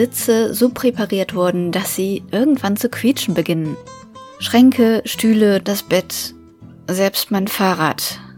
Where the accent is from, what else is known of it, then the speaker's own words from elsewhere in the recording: Lower Saxony, Germany; Aus einem kleinen Dorf südlich von Hannover.